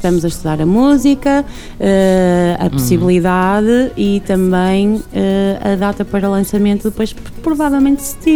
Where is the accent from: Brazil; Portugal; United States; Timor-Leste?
Portugal; Gondomar, Norte; o primeiro espetáculo será na minha terra, em Gondomar